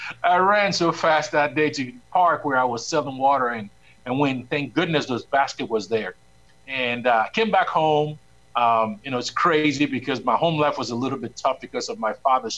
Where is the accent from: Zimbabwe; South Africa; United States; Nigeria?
Nigeria; I was born into a first-generation Christian family. Growing up in Nigeria, my reality was somewhat unique. I was the first son in my family.